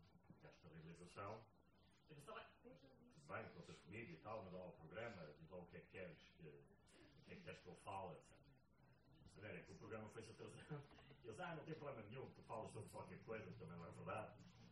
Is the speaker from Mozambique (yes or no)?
no; Angola; born there; Eu cheguei ontem de Luanda, de Angola. Aliás, eu nasci em Angola, portanto, eu vou lá com frequência.